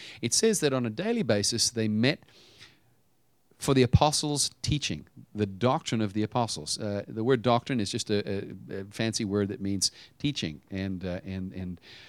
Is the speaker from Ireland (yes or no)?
no; South Africa; now in United States; I came from South Africa. You know, I was I'm a foreigner, an American by birth, and moved to the States. And you know, I'm trying to learn the culture. I've got my own culture.